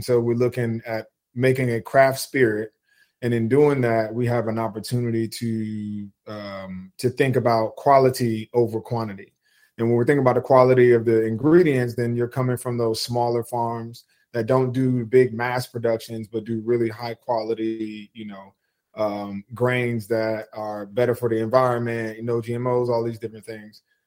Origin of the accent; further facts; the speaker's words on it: New Jersey, United States; That is something that fit me growing up on the East Coast, being a Jersey kid.